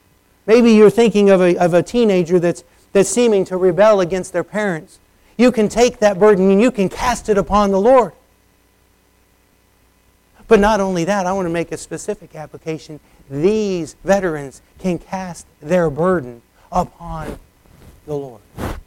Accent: United States; I was raised in the United States. I love my country.

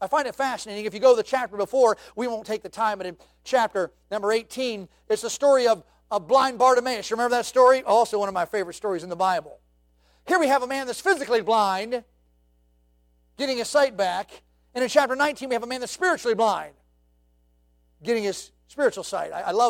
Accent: Baltimore, Maryland, United States; I was raised in Baltimore. Anybody's ever been to Baltimore? Okay, that's not a safe place to be. Certain places in Baltimore you don't want to visit.

